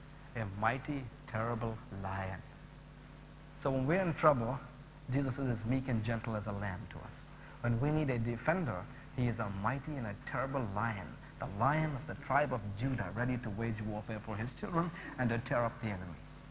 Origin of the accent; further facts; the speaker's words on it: Chennai, Tamil Nadu, India; born there; Madras is one of the four biggest cities in India: New Delhi, Calcutta, Bombay, Madras. I was born in Madras.